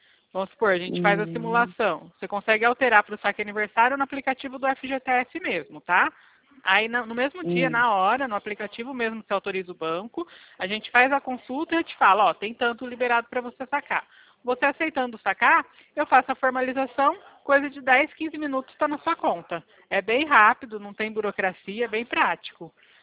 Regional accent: Bebedouro, São Paulo, Brazil; Ó, eu sou de Bebedouro, né, interior de São Paulo

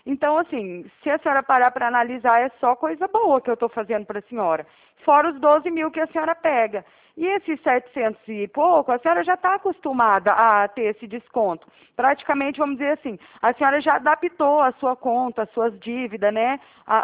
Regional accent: Uberaba, Minas Gerais, Brazil; now in Araraquara, Brazil; Ah, ó, o meu DDD é 34, eu sou de Uberaba, mas eu moro

